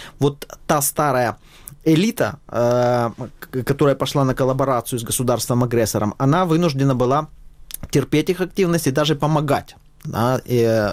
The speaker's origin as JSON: {"language": "Russian", "region": "Crimea", "country": "Ukraine", "lives_now": "Kyiv, Ukraine", "said": "я сам из Крыма сейчас нахожусь здесь, в Киеве"}